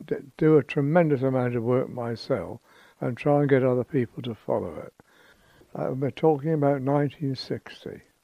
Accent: Bath, South West England, United Kingdom; I mean, I said, well, you know, I come from Bath.

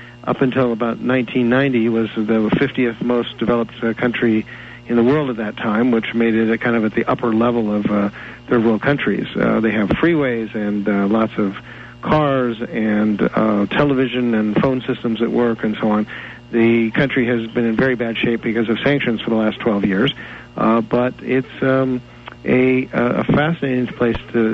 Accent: United States; Even to me, as an American reporter

